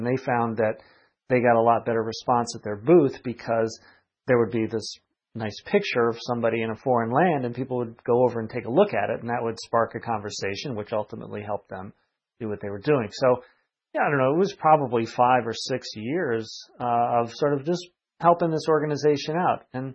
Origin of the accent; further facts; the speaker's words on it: Naperville, Illinois, United States; now in San Diego, United States; No, actually, I'm from Chicago originally. I grew up outside of Chicago in a little town called Naperville.